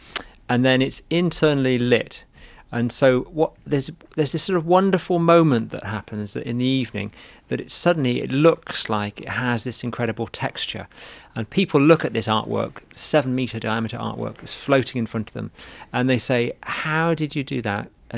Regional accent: Bristol, South West England, United Kingdom; I'm from Bristol in England

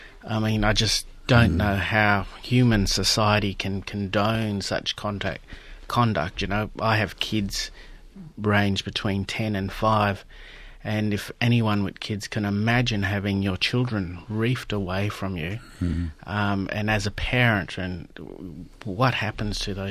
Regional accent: Derby, Western Australia, Australia; We grew up in Derby, went to Holy Rosary, the Catholic school, and when we finished Year 7, we were all, a lot of Aboriginal kids went to Perth, went to Palatine Mission

